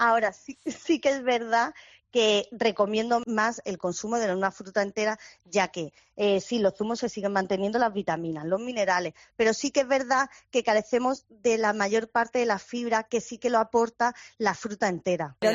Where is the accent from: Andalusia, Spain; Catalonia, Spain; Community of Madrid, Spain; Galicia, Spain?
Andalusia, Spain; Sí, yo soy andaluza